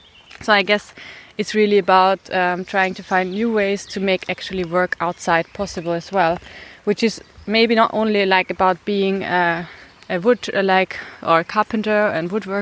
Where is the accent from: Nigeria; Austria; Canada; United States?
Austria; English is a second language; I'm from Austria